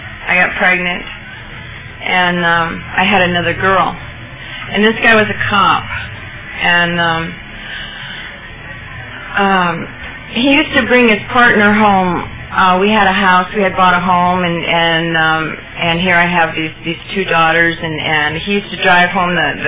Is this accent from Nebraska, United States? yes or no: yes; Nebraska, United States; I grew up in Nebraska. I was raised in a Catholic family, so those of you that are Catholics can understand that one.